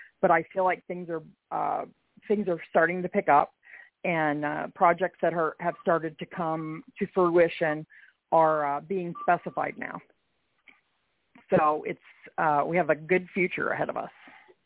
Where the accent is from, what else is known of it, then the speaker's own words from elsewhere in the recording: Ohio, United States; now in New York, United States; I grew up in Ohio and started out as a marketing manager for a large furniture dealership there. And I moved here to New York in 96